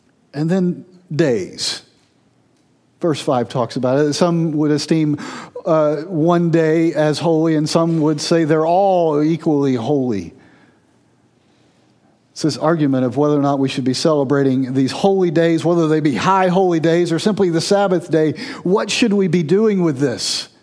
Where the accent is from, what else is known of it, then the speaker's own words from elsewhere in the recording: Georgia, United States; My college roommate, who was from my hometown in Georgia, spent a semester abroad in Australia.